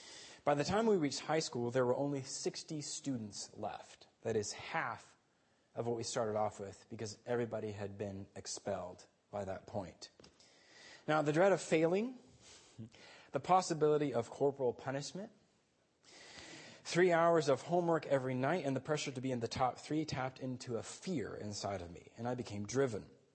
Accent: Guatemala City, Guatemala Department, Guatemala; as a child growing up in Guatemala City, I attended a private Austrian school.

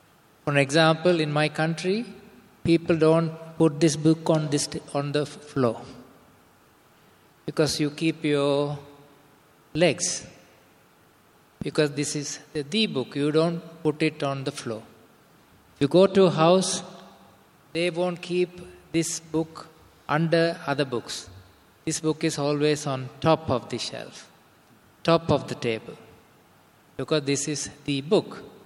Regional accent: Sri Lanka; I come from Asia. I'm from Sri Lanka.

